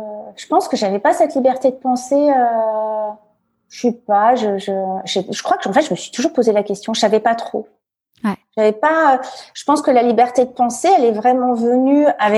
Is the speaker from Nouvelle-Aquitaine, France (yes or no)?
no; Fontainebleau, Île-de-France, France; moi, je suis née à Fontainebleau. Donc, c'est à 60 km de Paris. C'est plutôt, dans des petits villages autour, c'est plutôt la campagne. J'ai hyper grandi. C'était à l'époque, hyper grandi, ça veut rien dire. J'ai grandi hyper tranquillement. C'est-à-dire que c'était plutôt les petits villages.